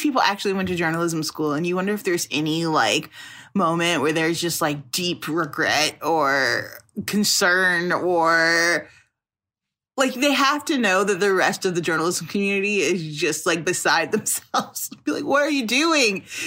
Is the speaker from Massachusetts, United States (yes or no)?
no; Chicago, Illinois, United States; I'm from Chicago.